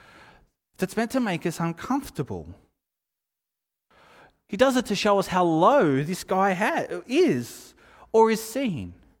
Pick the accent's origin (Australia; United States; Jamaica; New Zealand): Australia; you know, we're Australian, so, like, we do that occasionally